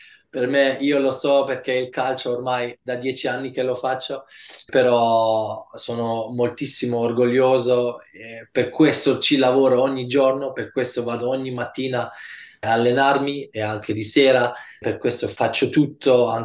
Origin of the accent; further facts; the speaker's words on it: Germany; Con mamma e papà parlo pure italiano, con mia figlia parlo solo italiano, quindi ho detto sempre: sono tanto contento che sono nato in Germania, perché mi ha dato tanto, ho fatto qua la scuola